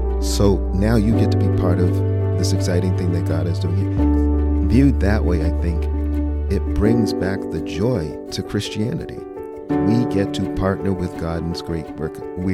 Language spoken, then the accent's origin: English; Boston, Massachusetts, United States; I didn't move out of Boston until after college when I lived in D.C. for a couple of years. But up until then, you know, Boston public schools, Latin.